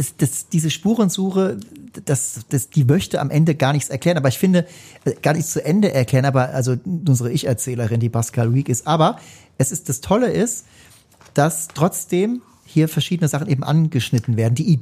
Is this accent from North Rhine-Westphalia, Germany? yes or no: no; Rhineland-Palatinate, Germany; Ich stamme ja aus der Gegend, aus der Pfalz.